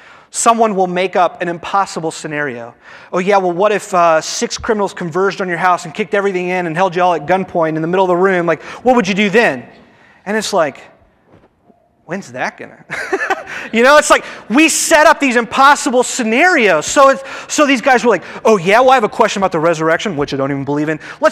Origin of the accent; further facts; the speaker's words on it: Evansville, Indiana, United States; I got it from someone in my home church that I grew up with in Evansville.